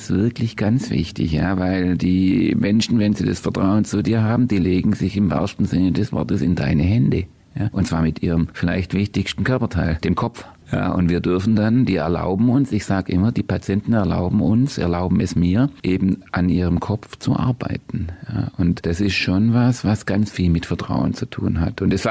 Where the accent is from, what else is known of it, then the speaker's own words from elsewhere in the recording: Ursenwang, Baden-Württemberg, Germany; Ich komme aus Ursenwang. Das ist ein Vorort von Göppingen.